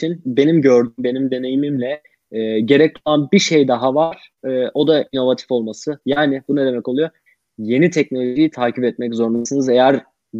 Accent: Ankara, Turkey; ben Ankara'dan geldim. Ankara'dan geldim. Ankara'da doğdum. Ve eğitim de burada gerçekleştirdim.

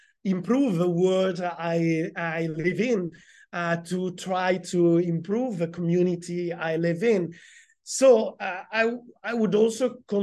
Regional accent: Genoa, Liguria, Italy; English is a second language; based here in Genova. That is my hometown, and since I work remotely from Genova, but I have a national or a European perspective, I'm always happy to deal with stuff that is based in my city.

